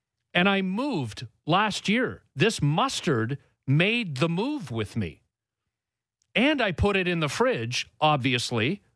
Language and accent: English; Scotland, United Kingdom; dude, I'm Scottish. I'm good with it.